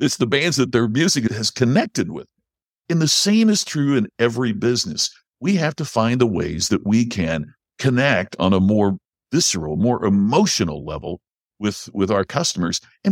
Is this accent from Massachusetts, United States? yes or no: no; Crothersville, Indiana, United States; grew up in a very rural community in southern Indiana, about 30 miles north of Louisville, Kentucky. I'm from Crothersville, Indiana.